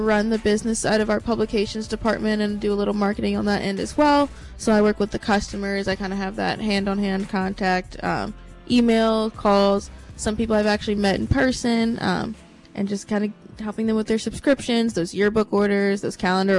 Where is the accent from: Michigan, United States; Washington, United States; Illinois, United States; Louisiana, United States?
Louisiana, United States; New Orleans; I love the culture here. I grew up in New Orleans, so I'm a big basketball and football fan.